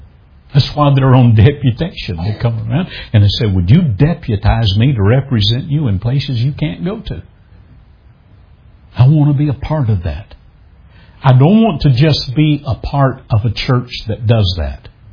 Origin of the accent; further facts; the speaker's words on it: Southern United States, United States; I'm from the South.